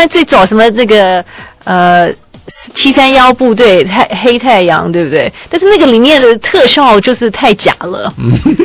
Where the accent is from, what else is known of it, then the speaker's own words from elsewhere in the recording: Taiwan; 不是，我是台湾人。